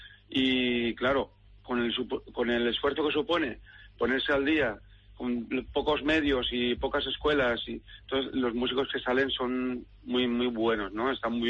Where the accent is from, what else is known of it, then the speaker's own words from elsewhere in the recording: Valencia, Valencian Community, Spain; Yo vengo de Valencia y hay más de 1.500 personas enganchadas al baile.